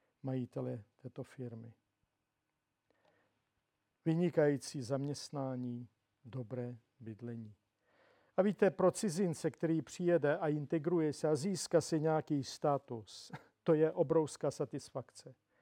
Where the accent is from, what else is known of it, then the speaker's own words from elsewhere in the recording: Zakarpattia Oblast, Ukraine; now in Prague, Czech Republic; A byl to zhruba rok a půl, co jsem se přestěhoval z Prahy do Prahy z podkarpatské Ukrajiny, jak jsem již zmiňoval svůj původ.